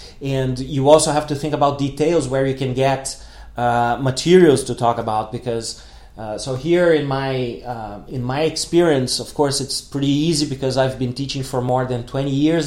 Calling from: Porto Alegre, Rio Grande do Sul, Brazil; English is a second language

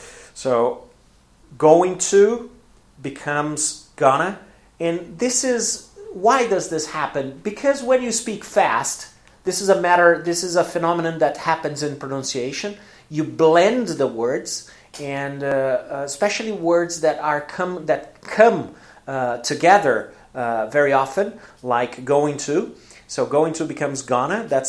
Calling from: Porto Alegre, Rio Grande do Sul, Brazil; English is a second language

